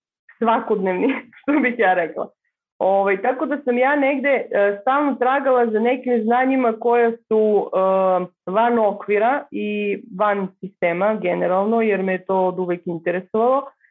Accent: Vlasotince, Southern and Eastern Serbia, Serbia; also born or lived in Leskovac; Ja sam rodom iz Vlasotince, rođena sam u Leskovcu, ali sam živela pola života u Vlasotincu.

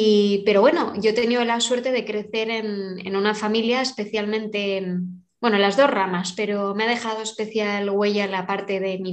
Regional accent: Basque Country, Spain; born there; soy española. Nací hace 39 años en el norte de España, en el País Vasco. Y vengo de una familia grande, tradicionalmente católica, tanto por parte de mi madre como de mi padre.

